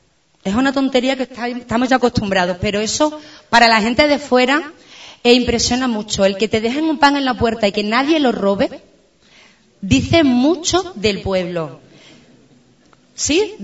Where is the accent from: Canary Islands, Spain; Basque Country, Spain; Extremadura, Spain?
Extremadura, Spain; Mérida; now in Guareña, Spain; Llevo ya muchísimos años aquí en Guareña, soy de Mérida y llevo ya más de media vida aquí.